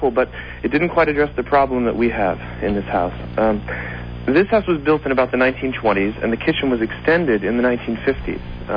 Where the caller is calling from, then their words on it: Brooklyn, New York, United States; I'm calling from Brooklyn, New York.